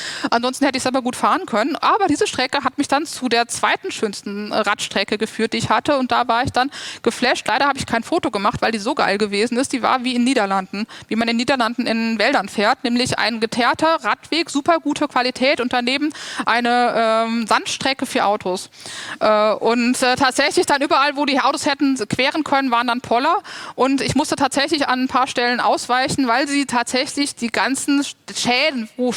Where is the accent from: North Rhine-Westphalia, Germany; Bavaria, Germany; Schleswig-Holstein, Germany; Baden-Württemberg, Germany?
North Rhine-Westphalia, Germany; Cologne; was ich jetzt natürlich als Kölnerin mich gefreut habe zu sehen und auch zu erfahren.